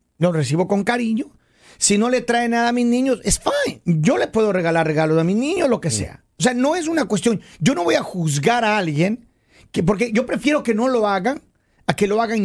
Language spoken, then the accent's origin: Spanish; Ecuador; Yo recuerdo cuando yo vivía en el país donde yo nací, en Ecuador.